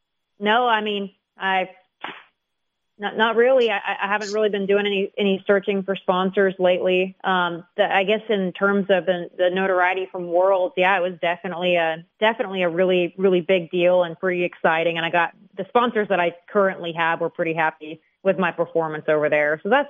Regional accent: Nebraska, United States; So I'm actually from Nebraska. I'm building a place in Tennessee right now.

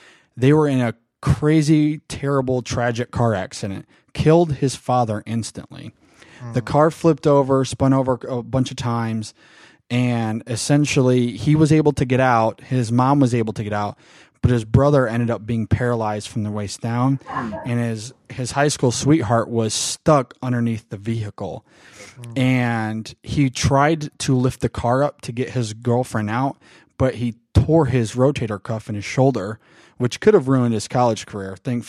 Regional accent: Bryan, Ohio, United States; also born or lived in Michigan; Wauseon is about 15 minutes from a town called Bryan, Ohio, which is where I ended up growing up once we moved from Michigan.

